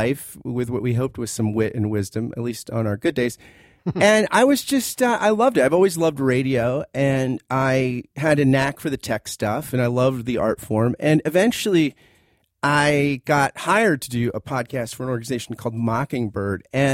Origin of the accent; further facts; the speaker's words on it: New Jersey, United States; I grew up in New Jersey, and we were members of a Methodist church, but we didn't really go much.